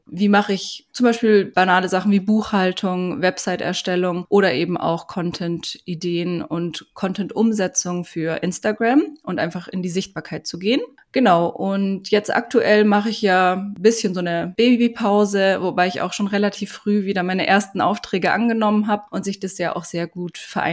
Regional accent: Munich, Bavaria, Germany; Bin aus München

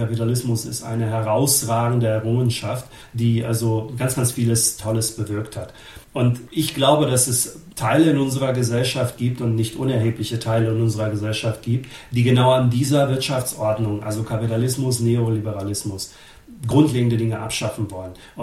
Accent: Germany; Ich persönlich liebe mein Land, ich liebe Deutschland sehr. Das ist meine Heimat und das ist meine erste Heimat.

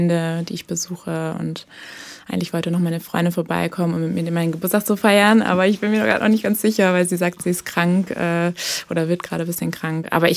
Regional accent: Hamburg, Germany; also born or lived in Berlin; Ja, ich komme aus Hamburg und werde jetzt am Donnerstag 30 und habe mir eine Auszeit gegönnt hier in der Großstadt. Ich bin hier auch geboren, also habe allerdings nur 1,5 Jahre hier gewohnt und jetzt bin ich mal wieder zurückgekommen.

